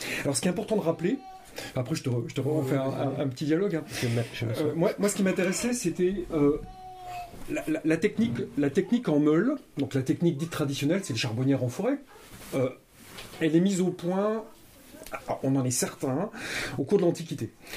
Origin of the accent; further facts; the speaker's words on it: Bourgogne-Franche-Comté, France; Moi, j'ai passé mon enfance dans le Jura, pays de forêt, à la frontière suisse, à la campagne, dans mon village. Il y avait des arbres partout.